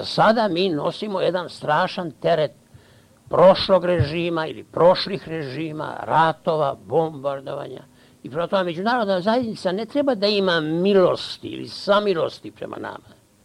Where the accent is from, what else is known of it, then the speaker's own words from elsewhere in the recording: Serbia; Ali ja postavljam sebi pitanje ovoga trenutka kao Srbin.